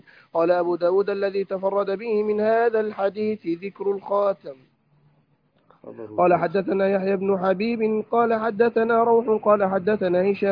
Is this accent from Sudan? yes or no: no; Faiyum, Faiyum Governorate, Egypt; أنا من الفيوم